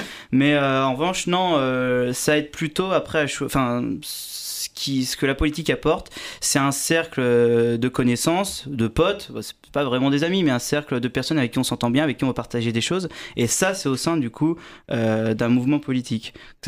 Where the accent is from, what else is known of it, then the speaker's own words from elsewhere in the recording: Montargis, Centre-Val de Loire, France; à Montargis, du coup, là d'où je viens, là où j'étais au lycée.